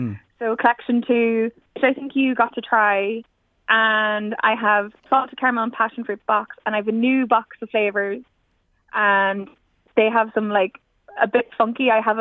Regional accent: Carrickmacross, Ulster, Ireland; I have a little nod to Carrickmacross, my hometown. It actually has a little map of Ireland

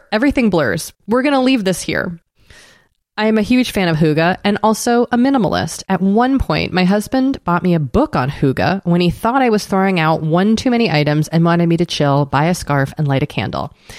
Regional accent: Portland, Maine, United States; I discovered a company in my hometown of Portland, Maine

